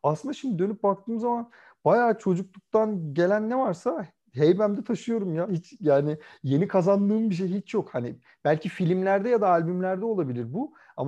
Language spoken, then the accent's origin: Turkish; Kırıkkale, Turkey; Ya aslen Kırıkkaleliyim. Hani orada zaten hani hep var.